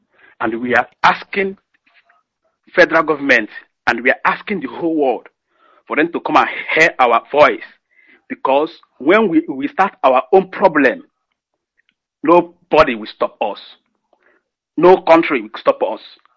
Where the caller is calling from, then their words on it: Aba, Abia, Nigeria; I'm calling from Aba.